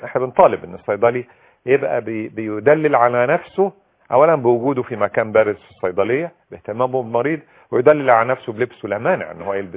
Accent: Egypt; وإحنا عندنا في مصر قد تكون هذه الظاهرة ظاهرة مقلقة في بعض الأحيان

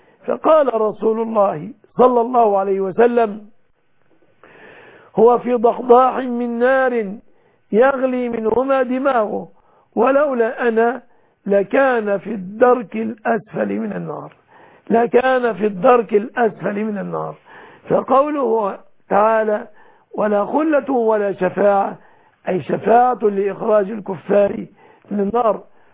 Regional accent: Egypt; بلادنا مصر

